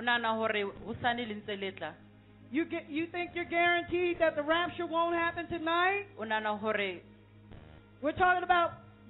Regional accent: United States; For some of y'all who don't know, I am from the United States.

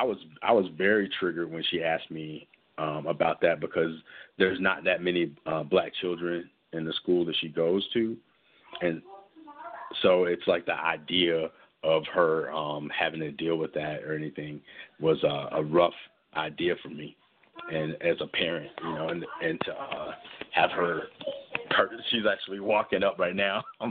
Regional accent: Norfolk, Virginia, United States; I actually grew up where I grew up in Virginia. I have, besides my family having a pretty strong sense of self, in 35th Street in Norfolk, Virginia, it's a largely black Muslim community.

